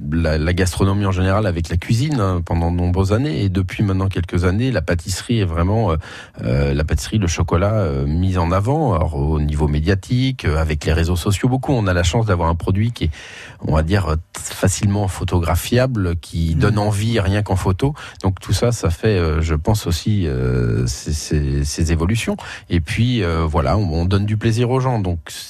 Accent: Nantes, Pays de la Loire, France; Je suis nantais d'origine, donc j'ai toujours et je fais toujours pour la région.

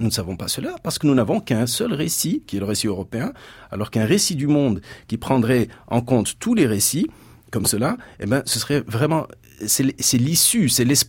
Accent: Morocco; parce que je suis marocain à l'origine

